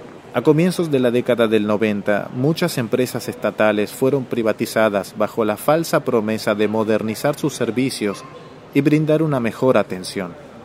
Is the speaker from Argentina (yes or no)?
yes; Alta Gracia, Córdoba, Argentina; born there; Sí, nací en Altagracia. Es la ciudad principal del departamento Santa María, provincia de Córdoba. Se encuentra 39 kilómetros al sudoeste de la capital provincial.